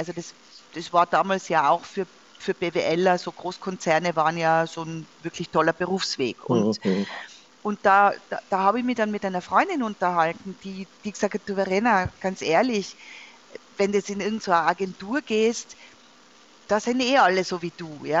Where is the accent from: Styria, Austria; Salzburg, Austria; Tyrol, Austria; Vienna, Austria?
Tyrol, Austria; Innsbruck; ich bin aufgewachsen in Innsbruck, also einer relativ kleinen Stadt in Tirol, relativ konservativ in den 1980er Jahren.